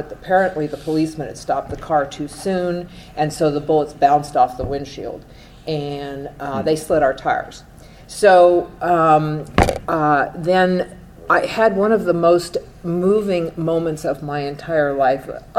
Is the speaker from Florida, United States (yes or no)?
no; Los Angeles, California, United States; I'm from Los Angeles.